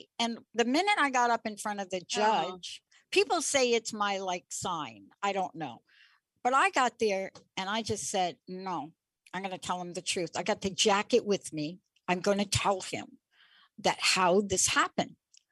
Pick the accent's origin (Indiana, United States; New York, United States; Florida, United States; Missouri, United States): New York, United States; I was in New York with him. I'm from New York.